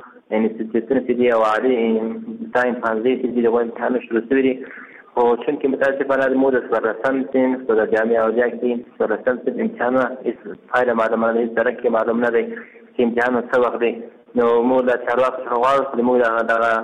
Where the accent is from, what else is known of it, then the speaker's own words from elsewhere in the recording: Ghazni, Afghanistan; د غزنی ولایت اوسیدونکی یم